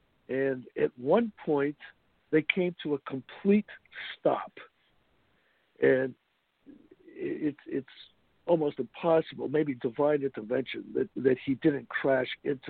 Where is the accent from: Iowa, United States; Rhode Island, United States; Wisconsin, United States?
Rhode Island, United States; Woonsocket; they were heading back to our hometown, not only Don and Sandra's, but my hometown of Woonsocket, Rhode Island.